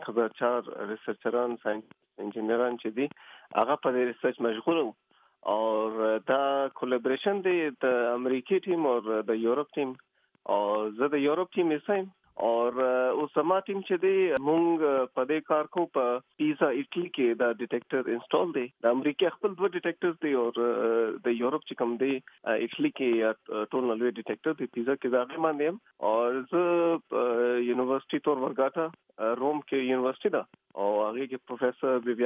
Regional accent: Mardan, Khyber Pakhtunkhwa, Pakistan; also born or lived in Quetta; علاقه مې مردان ده, خو لکه زه چې کله درې کالو ما خپل علاقه پریښودې ده او زه درې کالو په کوټه کې یم, نو ما د وخت سره ټول تعلیم کوټه کې کړی دی

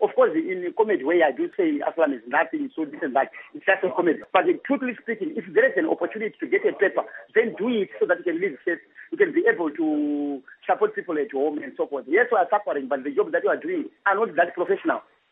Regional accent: Chivi, Masvingo, Zimbabwe; I grew up in Chibi, and my education I did it in Shurugwi, under Gweru.

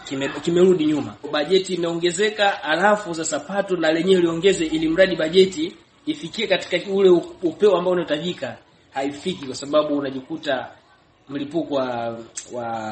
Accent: Tanzania; nimetoka Tanzania.

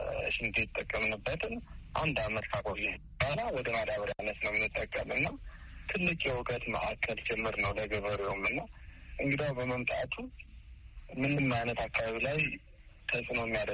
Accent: Addis Ababa, Ethiopia; also born or lived in West Gojjam; ምዕራብ ጎጃም ደጋ ዳሞት ወረዳ ነው የተወለድኩት። ጣመ ጊዮርጊስ የሚባል ቤተክርስቲያን አለ እዛ አካባቢ። በስምንት ዓመቴ ወደ አዲስ አበባ ወንድሞች አመጡኝ

